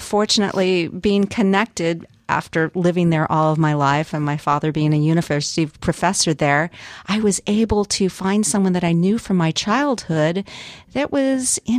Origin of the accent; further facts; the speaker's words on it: Chico, California, United States; moved away as an adult; my hometown, Chico, where I used to live for 53 years before I relocated here, I realized that my hometown had changed dramatically.